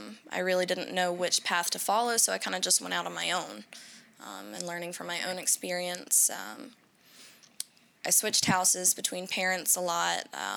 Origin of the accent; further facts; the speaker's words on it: Richmond, Virginia, United States; I grew up originally in Richmond, Virginia. I lived there most of my life.